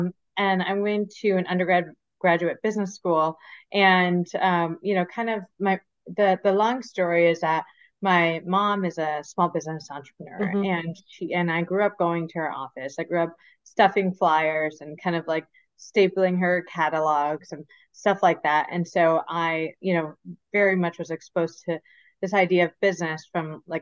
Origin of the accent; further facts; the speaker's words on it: Michigan, United States; So I grew up in Michigan, so born and raised in Michigan, and grew up with two Taiwanese immigrant mom and dad.